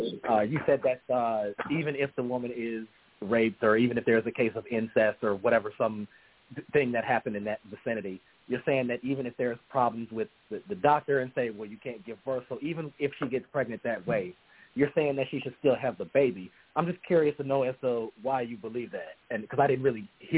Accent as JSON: {"language": "English", "region": "Michigan", "country": "United States", "said": "I'm from Michigan."}